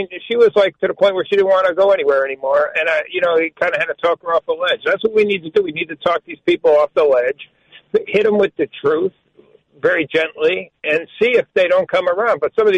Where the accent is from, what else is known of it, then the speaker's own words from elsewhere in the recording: Hartford, Connecticut, United States; I grew up in the North End. Then we moved.